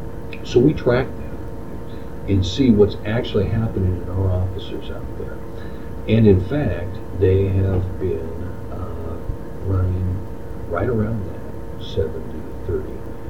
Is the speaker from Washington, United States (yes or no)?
no; Portland, Oregon, United States; Now, I'm actually born and raised in Portland, so known Hillsborough my whole life. Although I never lived in Hillsborough.